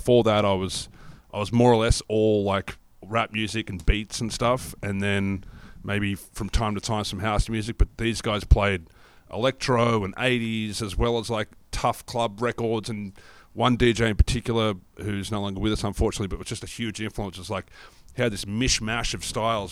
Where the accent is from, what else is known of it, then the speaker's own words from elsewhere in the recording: Sydney, New South Wales, Australia; I always had the idea of I have to get out of Sydney and go somewhere